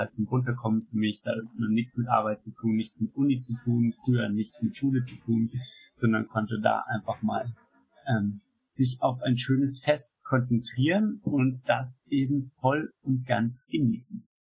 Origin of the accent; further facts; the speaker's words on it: Geltendorf, Bavaria, Germany; also born or lived in Bonn; Papa ist aus Würzburg in Deutschland, meine Mama ist aus Caen in der Normandie in Frankreich. Und ich bin in Bonn geboren und in Geltendorf aufgewachsen. Das kennen vielleicht ein paar von euch, S-Bahn-Station von München, und wohne jetzt seit 4 Jahren hier in München.